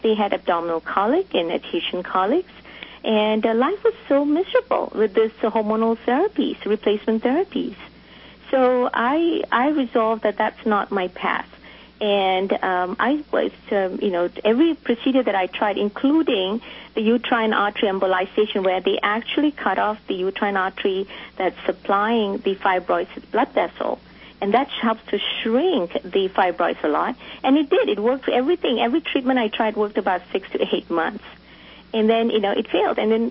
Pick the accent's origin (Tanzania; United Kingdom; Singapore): Singapore; I grew up in Singapore